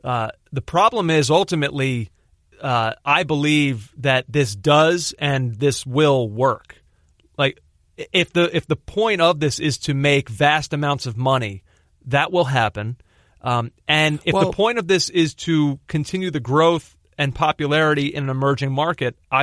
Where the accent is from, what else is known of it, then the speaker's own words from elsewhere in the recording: United States; And I was like, you know, I'm an American. I love the NFL.